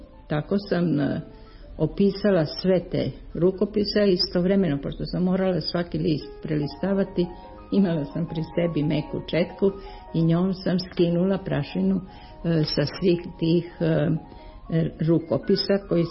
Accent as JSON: {"language": "Serbian", "region": "Belgrade", "country": "Serbia", "tie": "born or raised there", "said": "Rođena sam u Beogradu. Osnovnu školu kao i gimnaziju također sam završila u Beogradu. Studirala sam tehnologiju na univerzitetu u Beogradu."}